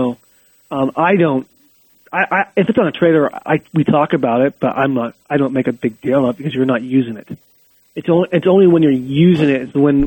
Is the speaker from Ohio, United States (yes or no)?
yes; Ohio, United States; I'm from Ohio, so we didn't have to have plates on ours.